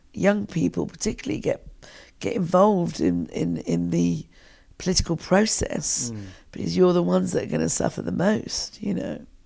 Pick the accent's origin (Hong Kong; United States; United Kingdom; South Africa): United Kingdom; England; Well, they were very similar. You know, I grew up in a shop. My mum and dad had a corner shop, and you never knew who was going to come through the door.